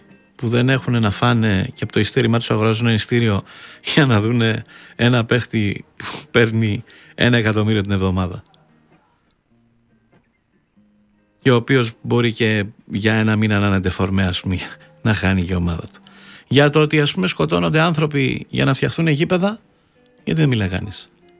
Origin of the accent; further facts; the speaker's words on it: Greece; Ντρέπομαι που είμαι Ελληνίδα, λυπάμαι πολύ.